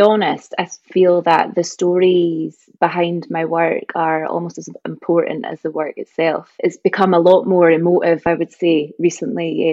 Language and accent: English; Thurso, Scotland, United Kingdom; moved away as an adult; I grew up here in Thurso and then couldn't wait to get away. I remember being a teenager just itching to get away from Thurso, and so went off to study in Edinburgh